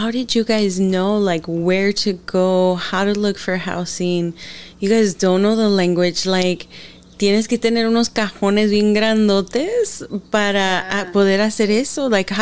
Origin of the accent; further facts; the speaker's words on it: San Diego, California, United States; also born or lived in Los Angeles; I was born in LA, and you know, I was raised here in San Diego, but I still, till this day, I have family in LA.